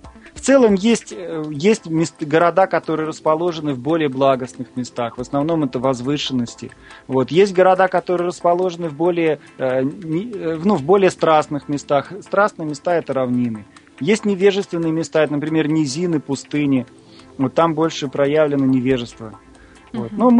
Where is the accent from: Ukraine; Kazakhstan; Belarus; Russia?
Russia; Astrakhan, Astrakhan Oblast; born there; moved away; Я, например, когда из Астрахани приехал, я родился в Астрахани, южный город, много солнца, люди очень эмоциональные и достаточно открытые.